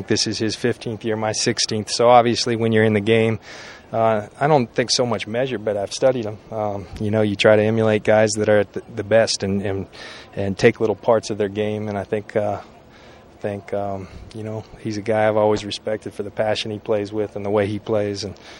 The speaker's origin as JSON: {"language": "English", "town": "San Diego", "region": "California", "country": "United States", "said": "You know, I'm from San Diego, so in off seasons and whatnot, I've run into Rodney a couple times"}